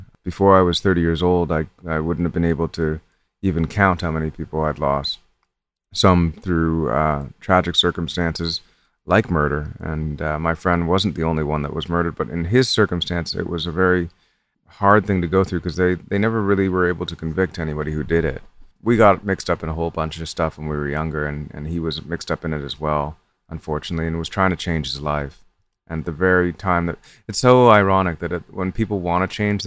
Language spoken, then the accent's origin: English; Toronto, Ontario, Canada; growing up in Toronto, being a colored person hasn't always been really safe.